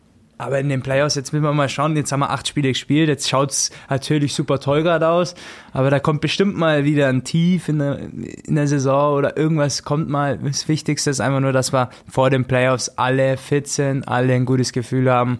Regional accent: Augsburg, Bavaria, Germany; ich bin aus Augsburg

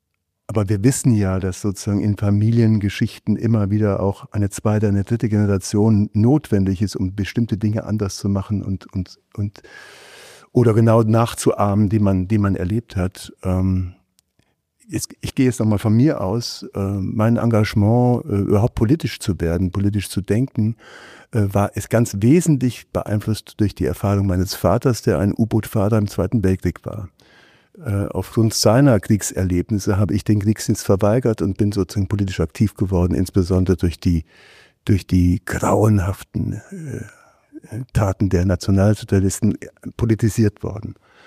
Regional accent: Siegen, North Rhine-Westphalia, Germany; now in Leipzig, Germany; Ich würde sagen, ich bin zu Hause in Leipzig, meine Heimat ist Siegen.

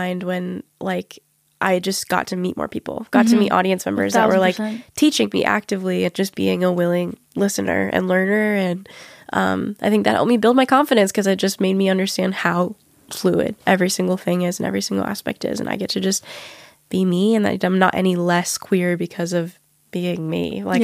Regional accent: California, United States; And growing up in California is really lucky when you're queer.

